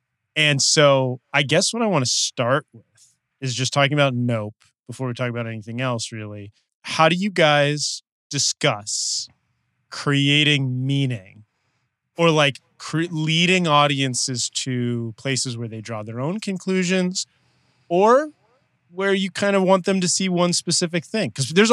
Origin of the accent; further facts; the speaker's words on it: Los Angeles, California, United States; Because we're both from Los Angeles, and we went to school together, and we have sort of a similar background in terms of being analytical about art